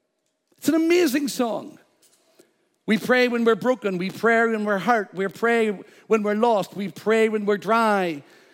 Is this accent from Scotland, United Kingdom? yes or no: no; Northern Ireland, United Kingdom; I'm from Northern Ireland. By the way, you better get used to this accent.